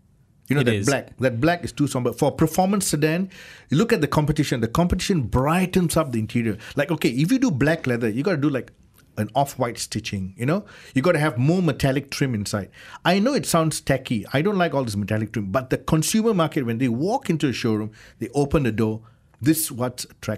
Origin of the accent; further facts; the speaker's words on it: India; You know, I'm Indian, I like yellow.